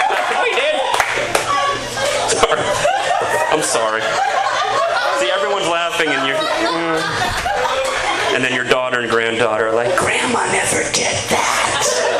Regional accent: Florida, United States; We actually went down to Florida. We're both from Florida, so we went down there to visit our families.

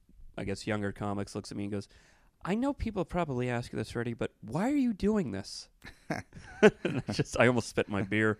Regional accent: Florida, United States; young comics to come from Florida, because I was a comic from Florida.

